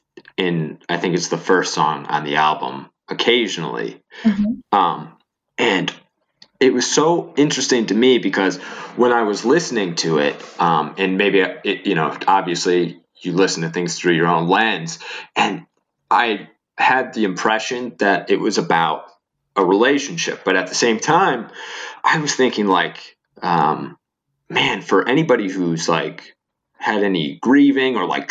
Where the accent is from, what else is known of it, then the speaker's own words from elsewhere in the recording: Ohio, United States; also born or lived in Florida; But I grew up in Ohio. And for anybody who hasn't had any kind of brush with the tornado, I lived in Florida for like 7 years